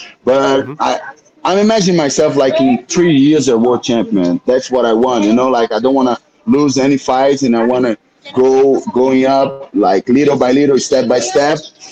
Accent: Brazil; English is a second language; I'm the first one of my hometown that got into UFC, you know, so it's something really big to them, you know, like they feel represented.

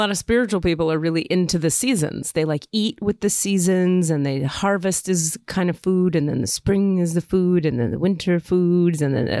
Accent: United States; I'm an American. I have no connection to the earth for 18 different reasons. Trauma, California, America, you know?

